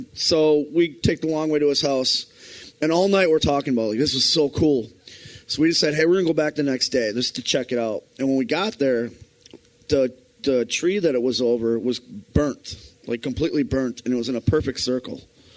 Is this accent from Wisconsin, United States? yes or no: yes; Wisconsin, United States; I've been around burning piles of ash and or leaves and stuff like that growing up in Wisconsin.